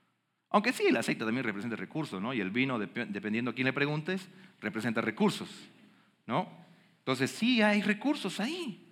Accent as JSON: {"language": "Spanish", "country": "Bolivia", "said": "Soy de Bolivia. Si no lo sabía, tal vez por el acento. Nací en un hogar donde el papá voló y mamá con 6 hijos."}